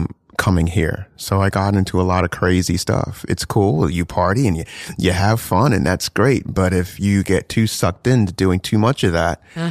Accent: New Jersey, United States; You know, I grew up in South Jersey, so it's kind of like, you know, these white kids.

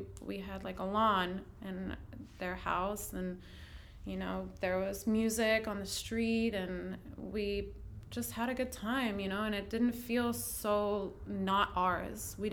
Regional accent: New York, United States; Also growing up, like I grew up in Westchester. I went to part of high school in the Upper West Side.

